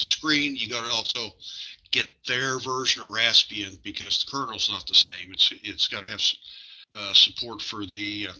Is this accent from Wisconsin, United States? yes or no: no; Kansas, United States; I'm in South Central Kansas.